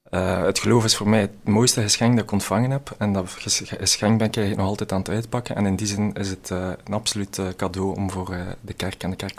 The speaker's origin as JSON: {"language": "Dutch", "town": "Ghent", "region": "Flanders", "country": "Belgium", "said": "Ik ben een Gentenaar, dat zal uw luisteraars zullen dat wel al ontdekt hebben. Alhoewel mijn beide ouders eigenlijk afkomstig zijn uit West-Vlaanderen."}